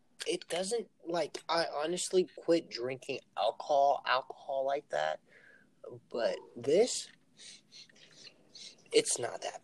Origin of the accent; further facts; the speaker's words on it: Oakland, California, United States; I ain't black, but like, you know what I'm saying? I'm from East Oakland, so who gives a fuck?